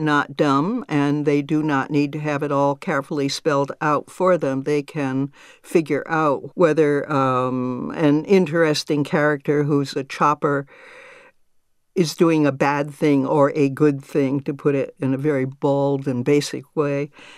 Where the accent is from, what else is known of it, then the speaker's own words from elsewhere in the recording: New England, United States; I grew up in New England, where logging began early and has persisted unto this day.